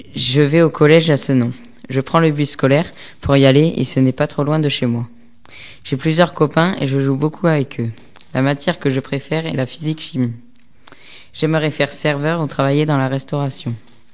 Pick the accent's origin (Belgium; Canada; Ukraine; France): France; Artigues-près-Bordeaux, Nouvelle-Aquitaine; also born or lived in Talence; j'ai 13 ans et j'habite à Artigues près Bordeaux. Je suis né à Talence et j'ai déménagé à Artigues près Bordeaux en 2002.